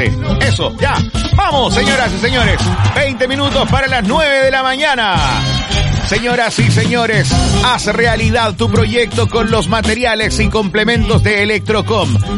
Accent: Cauquenes, Maule, Chile; yo soy cauquenino de Cauquenes, de allá vengo yo, soy, de hecho estoy emprestado por aquí, me trajeron para acá.

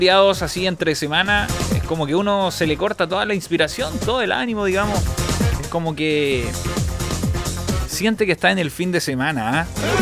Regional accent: Temuco, Araucanía, Chile; yo igual vengo de afuera, yo vengo de Temuco.

